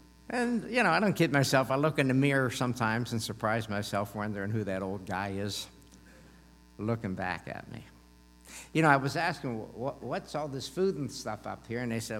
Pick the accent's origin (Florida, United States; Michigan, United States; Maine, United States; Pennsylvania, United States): Pennsylvania, United States; McKeesport; I had the privilege of living four houses down from my grandparents when I was raised in McKeesport, duplex houses and a housing development.